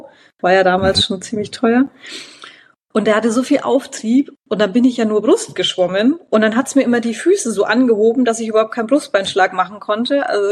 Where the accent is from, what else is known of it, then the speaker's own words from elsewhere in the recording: Herzogenaurach, Bavaria, Germany; ich komme aus Herzogenaurach und ist ja hier Sportstadt auch.